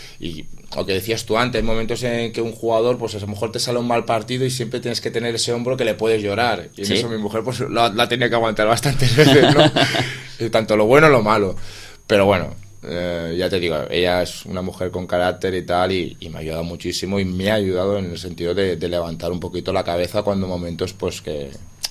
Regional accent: Barcelona, Catalonia, Spain; born there; moved away as an adult; now in Sitges, Spain; No, yo nací en Barcelona, pero desde los 21 estoy aquí, o sea, tengo 47, 26 años, ¿no?

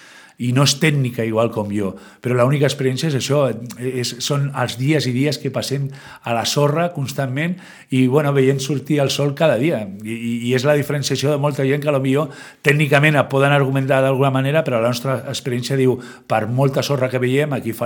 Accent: Sitges, Catalonia, Spain; nosaltres som gent de Sitges.

